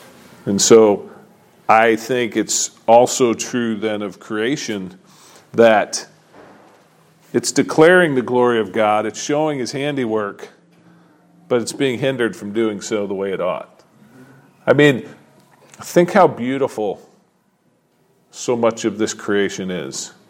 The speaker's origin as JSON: {"language": "English", "region": "Michigan", "country": "United States", "said": "I like winter. I'm from Michigan. You know, I like the cold. I like the snow."}